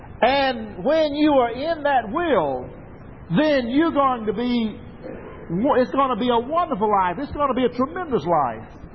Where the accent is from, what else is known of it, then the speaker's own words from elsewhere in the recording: Mississippi, United States; I was raised down on the Noxubee River. And there were always trees falling across the rivers and the creeks down there.